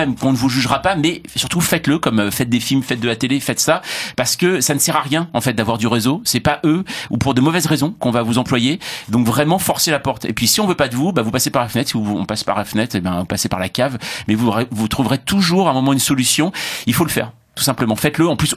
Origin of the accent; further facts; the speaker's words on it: Paris, Île-de-France, France; Je suis parisien